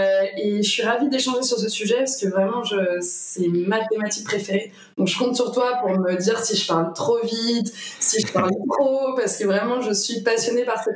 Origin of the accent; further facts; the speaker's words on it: Lyon, Auvergne-Rhône-Alpes, France; je suis lyonnaise pure souche, c'est-à-dire que j'y suis née, j'y habite à fond. J'ai 29 ans